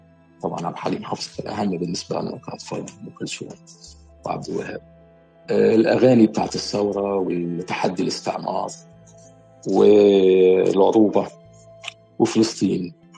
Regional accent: Cairo, Cairo Governorate, Egypt; also born or lived in Giza; أنا ولدت في القاهرة يعني أو في القاهرة الكبرى، بمعنى القاهرة الكبرى في حي اسمه الدقي في الجيزة، بس هو يتبع القاهرة الكبرى. وكانت طفولتي موزعة بين بيت جدتي لأمي والدة أمي في حي

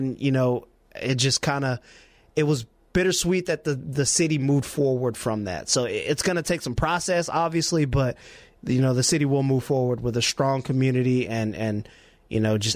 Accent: California, United States; Like, I'm a kid from California. Like, I never had to go through that.

